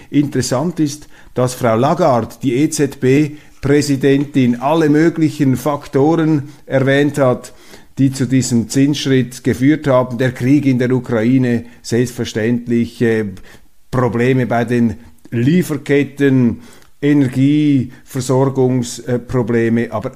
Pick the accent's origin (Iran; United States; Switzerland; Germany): Switzerland; Und daraus lernen wir als Schweizer, dass eben die Neutralität am richtigen Ort eingesetzt, politisch, staatlich, ein Überlebensrezept allererster Güte ist.